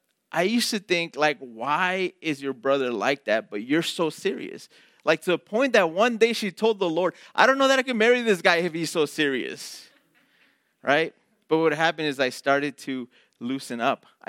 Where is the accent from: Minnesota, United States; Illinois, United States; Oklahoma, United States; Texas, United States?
Illinois, United States; Chicago; if you guys don't know me and my wife, we're from Chicago, and so we come from a different culture, different place.